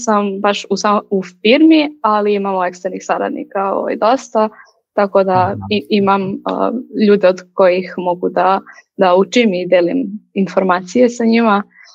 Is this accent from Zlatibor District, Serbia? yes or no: no; Novi Sad, Vojvodina, Serbia; iz Novog Sada sam, trenutno sam product designer